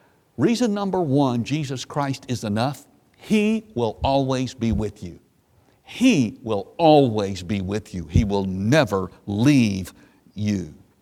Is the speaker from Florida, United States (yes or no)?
no; Memphis, Tennessee, United States; When I was a kid growing up in Memphis, I remember if my mom was not home